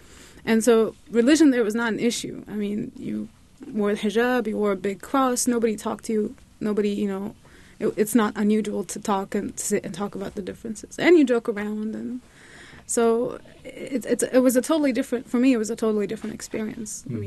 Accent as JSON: {"language": "English", "town": "Chicago", "region": "Illinois", "country": "United States", "tie": "born or raised there", "said": "So I was very surprised, because growing up in Chicago, I never came across so many Muslims."}